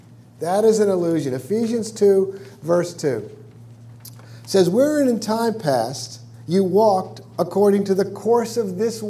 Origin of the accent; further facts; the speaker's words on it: New York City, New York, United States; There was a store where I was growing up in Brooklyn, New York.